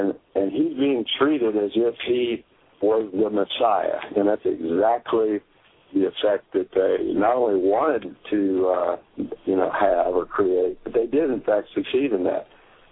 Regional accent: Houston, Texas, United States; But I was so incensed by that because I grew up in Houston

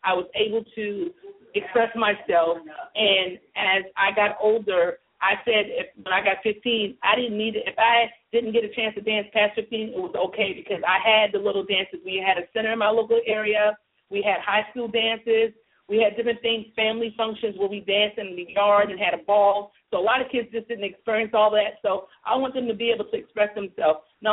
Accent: Columbia, South Carolina, United States; today is Sunday, and I'm in my hometown where I grew up at, and I just love being around family.

